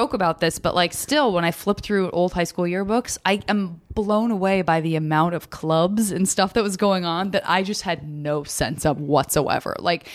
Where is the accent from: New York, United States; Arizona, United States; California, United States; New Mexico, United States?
Arizona, United States; Tucson; I was in Tucson, Arizona.